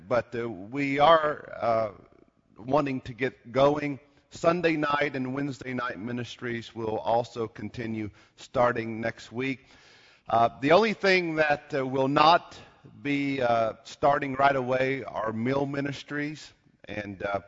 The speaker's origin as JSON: {"language": "English", "region": "Tennessee", "country": "United States", "said": "I'm from East Tennessee. I forgot that there are places under curfew."}